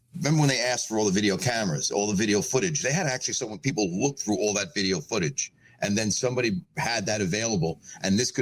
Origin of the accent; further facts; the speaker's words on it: New York, United States; I'm from New York, and when I hear about street traffic and having that many cars go at that late at night, that really, of course, is going to ring that bell.